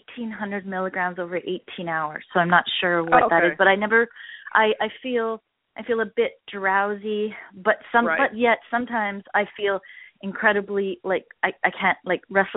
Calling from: British Columbia, Canada; I'm calling from Canada, and I live in northern BC, and we don't have a pain clinic

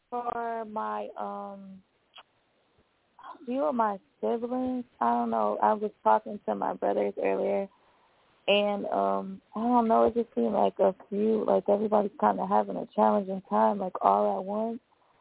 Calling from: Florida, United States; Hi, Sister LaShawn. … from Florida.

